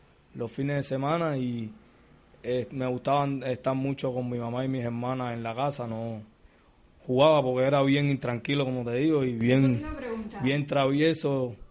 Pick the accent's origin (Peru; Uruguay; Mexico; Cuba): Cuba; porque como todo cubano jugué pelota